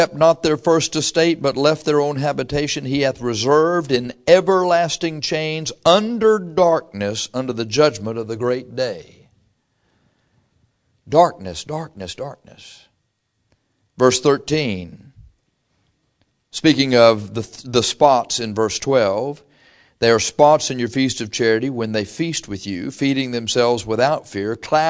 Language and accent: English; Texas, United States; I came from Texas.